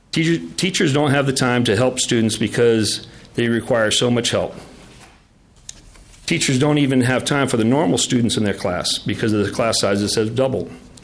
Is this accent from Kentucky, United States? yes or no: no; Buffalo, Minnesota, United States; I'm from Buffalo, Minnesota, and I'm here to testify on Senate Files 652.